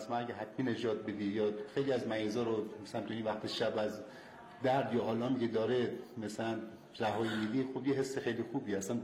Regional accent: Qaem Shahr, Mazandaran, Iran; من قایمشهر.

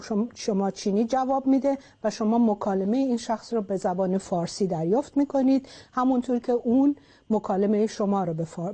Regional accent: Iran; خودم چون ایرانی هستم

